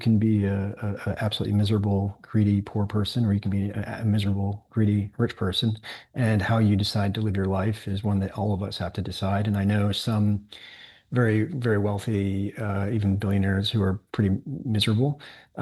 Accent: Spain; And my wife's American, and but because I grew up in Spain, I want him to be bilingual.

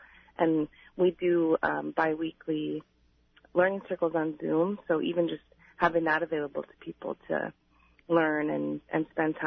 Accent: Utqiagvik, Alaska, United States; I'm from Utqiagvik, and there I ran the prematernal home for 5 years.

